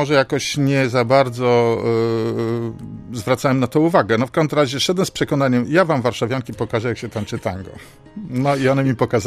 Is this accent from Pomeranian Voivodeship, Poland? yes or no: yes; Gdańsk, Pomeranian Voivodeship, Poland; jestem z Gdańska.